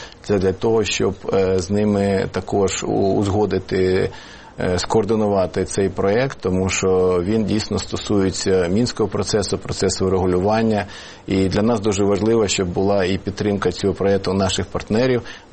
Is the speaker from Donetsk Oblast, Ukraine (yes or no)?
yes; Donetsk Oblast, Ukraine; born there; Я народився на Донеччині